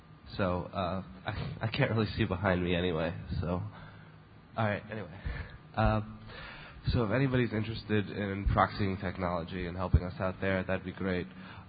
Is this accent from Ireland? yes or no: no; Portland, Oregon, United States; now in New York, United States; I'm originally from Portland, Oregon. I recently moved to the New York area.